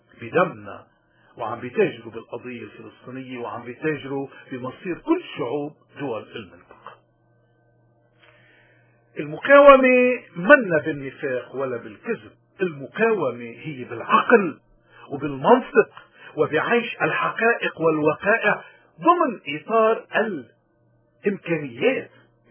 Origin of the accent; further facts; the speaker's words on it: Lebanon; ونحن كلبنانيين كل حدا بلبنان